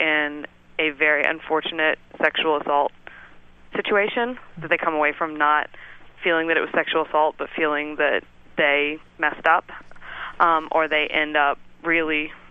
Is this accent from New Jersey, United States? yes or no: no; Georgia, United States; lot of girlfriends from back home who are getting engaged, and all the girls who have moved away, I'm from Georgia